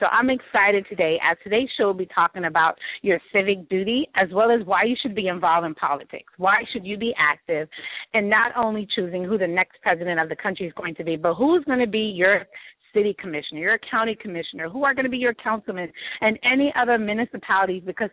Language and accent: English; Florida, United States; So growing up in South Florida, having family members, both sides of my family are very religious.